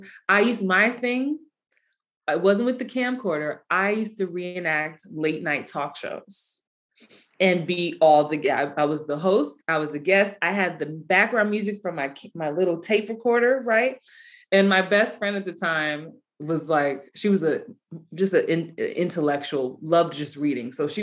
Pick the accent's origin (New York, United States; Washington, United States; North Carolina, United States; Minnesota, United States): New York, United States; Bronx; now in Atlanta, United States; I'm from the Bronx. I moved to Atlanta in the 90s. Then after I went back to New York for college and I came back to Atlanta to get my union card